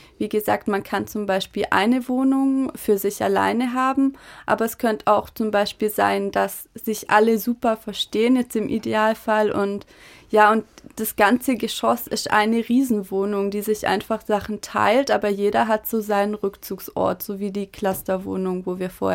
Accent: Gurtweil, Baden-Württemberg, Germany; now in Konstanz, Germany; Konstanz ist schon ja eine größere Stadt natürlich wie Gurtweil, wo ich herkomme.

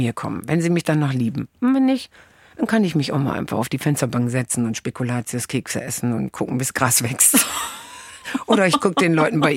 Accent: Hamburg, Germany; Aber ich spiele in Hamburg jetzt 5-mal statt nur 1-mal. Weil 1-mal ist meine Heimatstadt jetzt irgendwie.

